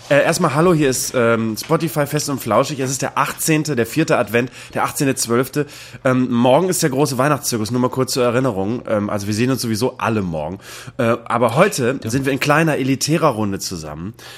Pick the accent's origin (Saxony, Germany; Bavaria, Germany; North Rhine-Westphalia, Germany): North Rhine-Westphalia, Germany; Cologne; als Kölner also Mitte, kann man sich in Berlin so, eine Wohnung leisten.